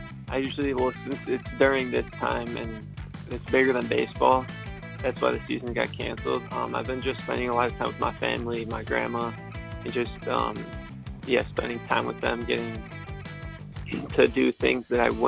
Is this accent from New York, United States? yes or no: no; Illinois, United States; And the family is all close. We're all from Illinois.